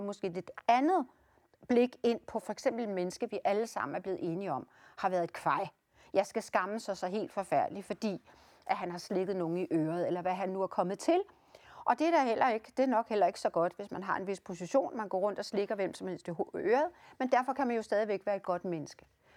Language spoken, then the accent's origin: Danish; Virum, Capital Region of Denmark, Denmark; Men jeg er jo så heldig, at jeg er opvokset i Virum.